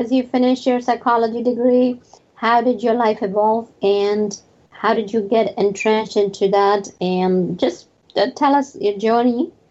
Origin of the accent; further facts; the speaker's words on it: India; English is a second language; A lot of people, see, I come from India and I've never looked at India being a place for a spiritual journey, because when you grow up with something, it's very much, you take it for granted